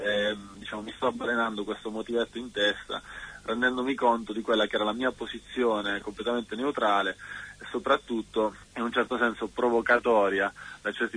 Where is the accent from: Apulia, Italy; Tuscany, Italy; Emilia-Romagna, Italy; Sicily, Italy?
Apulia, Italy; Siamo pugliesi, viviamo a Terlizzi, a 28 chilometri da Bari.